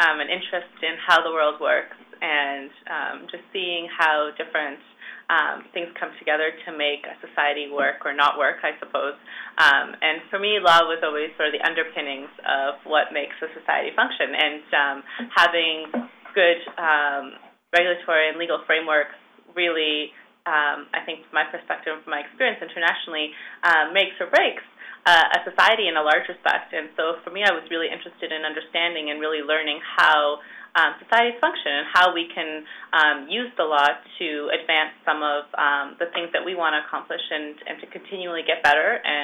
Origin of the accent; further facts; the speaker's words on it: Toronto, Ontario, Canada; Well, I'm Ukrainian by background, so I grew up in Toronto, speaking Ukrainian, being part of the Ukrainian community, as any good Ukrainian here in Toronto, I'm sure you know, is.